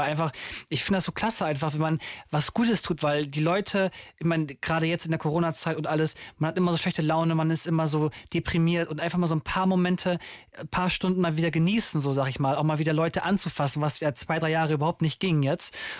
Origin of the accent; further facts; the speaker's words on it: Ganderkesee, Lower Saxony, Germany; Am Samstag bin ich in meinem Heimatort in Ganakesee auf dem Herbstmarkt unterwegs